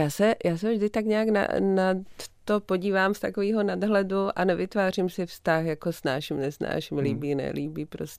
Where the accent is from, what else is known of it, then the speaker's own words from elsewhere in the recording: Martin, Žilina Region, Slovakia; já můžu žít v Bratislavě, v Praze, ale v tom Martině, kde jsou ty hory, Martinské hole a malá velká fatra kolem dokola, kam se podíváte, tak tam to tak cítím, že tady jsem doma.